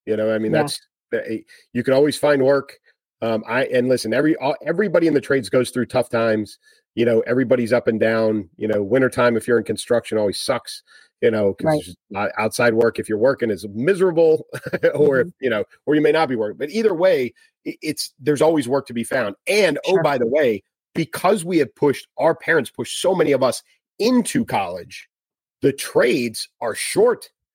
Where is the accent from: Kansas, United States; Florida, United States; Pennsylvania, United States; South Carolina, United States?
Pennsylvania, United States; I'm from Pennsylvania. I live in right. Pennsylvania. I'm from Pennsylvania, but I live in Pennsylvania.